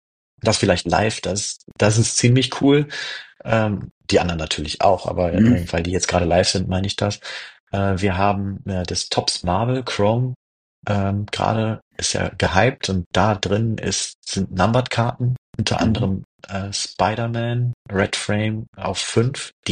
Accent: Solingen, North Rhine-Westphalia, Germany; Ich bin aus Solingen.

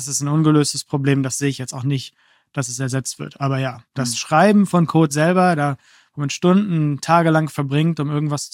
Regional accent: Aalten, Lower Saxony, Germany; Ich bin aufgewachsen in Aalten bei Hannover. Ganz, ganz kleines Dorf, damals vielleicht 2000 Leute.

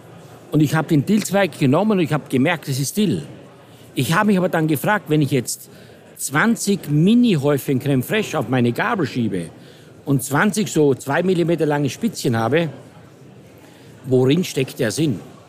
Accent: Austria; Ich bin in Österreich auf einem Bauernhof aufgewachsen. Wir lebten nur von dem, was wir selber produziert haben.

